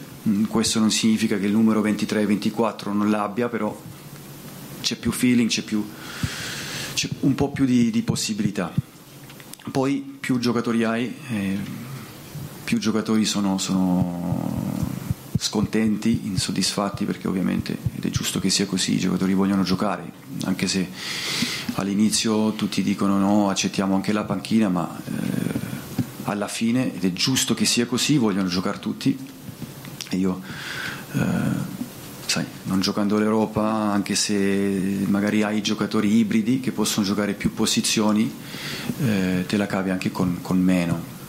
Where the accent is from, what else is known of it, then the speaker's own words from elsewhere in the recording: Bocchigliero, Calabria, Italy; also born or lived in Rossano; Io sono nato a Rossano, ma sono di Bocchigliero, un paese che io amo, perché voglio bene tanto alla gente che vive lì.